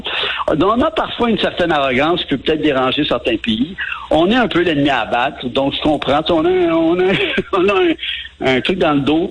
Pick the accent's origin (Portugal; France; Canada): Canada; Montreal, Quebec; j'ai dit, je venais de Montréal, puis qu'il y avait des très beaux souvenirs.